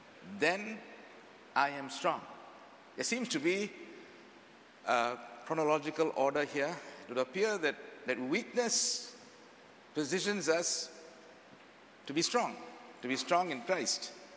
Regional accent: Singapore; now in Bolivia; So I'm very Singaporean.

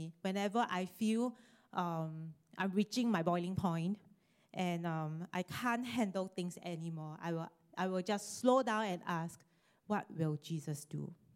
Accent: Singapore; Okay, but I'm a Singaporean.

